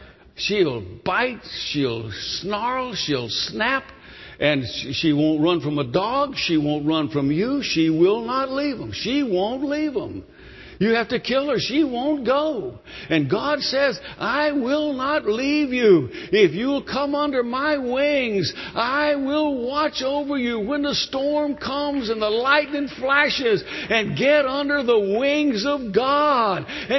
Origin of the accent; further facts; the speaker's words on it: North Carolina, United States; also born or lived in Connecticut; Now, I was born in Connecticut, but as a young boy, we moved to North Carolina for 12 years, and we lived in a small town, and we had a little piece of land, and it was the Depression.